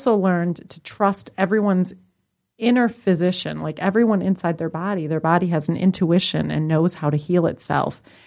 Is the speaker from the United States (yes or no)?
no; India; I went to Asia because I am Indian.